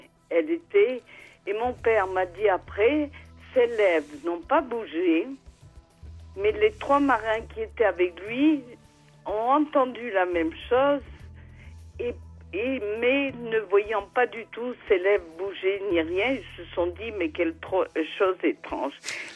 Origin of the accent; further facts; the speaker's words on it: Minihy-Tréguier, Brittany, France; born there; je suis née à Mini-Tréguier, sur la terre de Saint-Yves